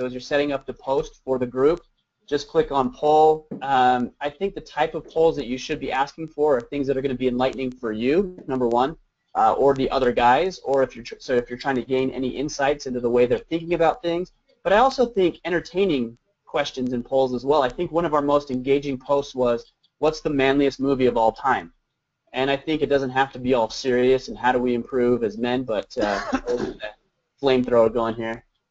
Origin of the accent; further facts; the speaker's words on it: United States; I'm pretty conservative and I'm an American and my values match that.